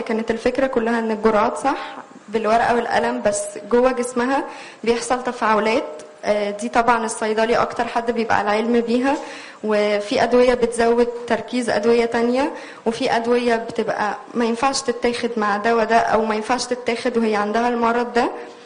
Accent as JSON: {"language": "Arabic", "country": "Egypt", "said": "أنا كنت الوحيدة من مصر."}